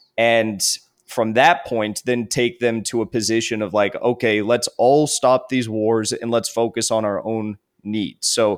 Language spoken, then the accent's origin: English; California, United States; I grew up in California, which is a very, you know, it's a very liberal state, but I grew up in like a very conservative area of California.